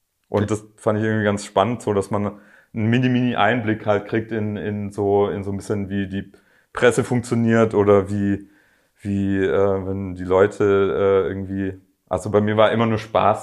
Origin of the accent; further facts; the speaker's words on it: Schorndorf, Baden-Württemberg, Germany; wenn ich zum Beispiel in meiner alten Heimat spiele, in Schorndorf